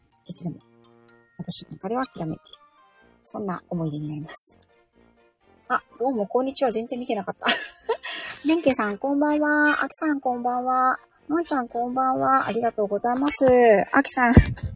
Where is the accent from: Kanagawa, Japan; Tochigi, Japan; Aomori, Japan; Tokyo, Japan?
Kanagawa, Japan; Yokohama; 親戚一同が同じ、まあ本当に近くの町内に住んでるっていうような五代目浜っ子なんですよね。